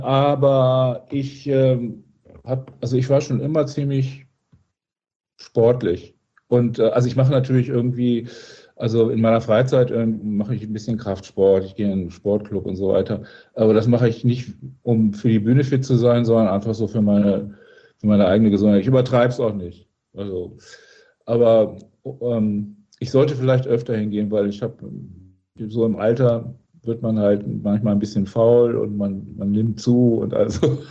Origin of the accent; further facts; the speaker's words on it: East Westphalia, Germany; ich bin Ostwestfale zum Beispiel